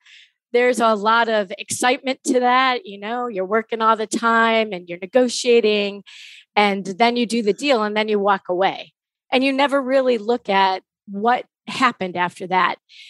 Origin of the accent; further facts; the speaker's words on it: Ohio, United States; You know, I grew up in Northeast Ohio.